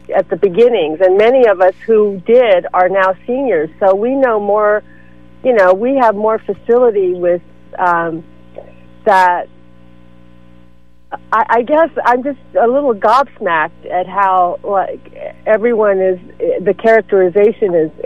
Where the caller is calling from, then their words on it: Half Moon Bay, California, United States; I'm calling from Half Moon Bay.